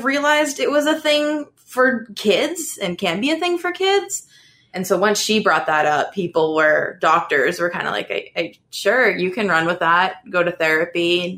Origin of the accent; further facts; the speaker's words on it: New England, United States; now in Washington, United States; But beyond that, I grew up in New England. I now live in DC.